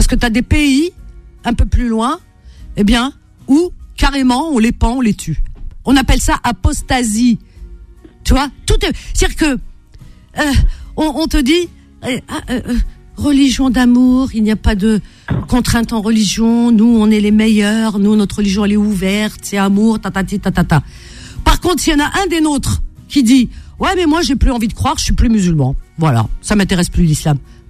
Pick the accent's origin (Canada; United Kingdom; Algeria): Algeria; moi, je suis musulmane, je suis algérienne